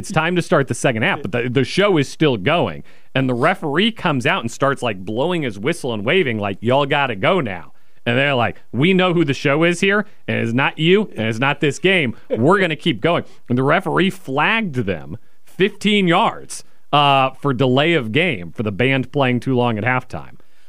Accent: Wichita, Kansas, United States; now in Richmond, United States; when I moved here, and I am from Wichita, Kansas, so you just mentally imagine that.

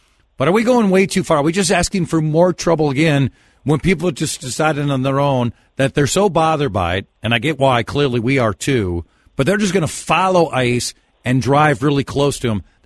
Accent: Minnesota, United States; accent: Minnesota; Like, if I go somewhere else, I have my Minnesota accent, apparently.

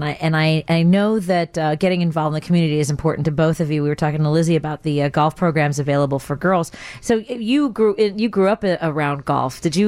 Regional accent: Chicago, Illinois, United States; Well, growing up in Chicago, I was a lifeguard at North Avenue Beach

